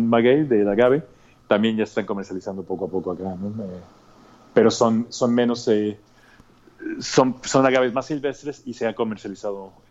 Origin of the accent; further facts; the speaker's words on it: Mexico; Bueno, yo soy, como buen mexicano, cualquier bebida de agave, ¿no?